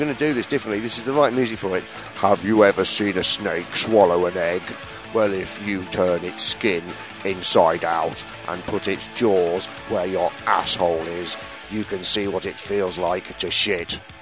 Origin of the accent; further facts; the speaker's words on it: Toronto, Ontario, Canada; I'm from Toronto, Canada.